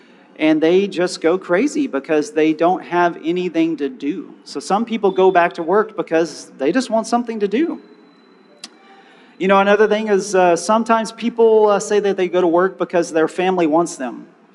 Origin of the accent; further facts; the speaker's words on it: Houston, Texas, United States; In my hometown of Houston, Texas, I manage the regional AFIS database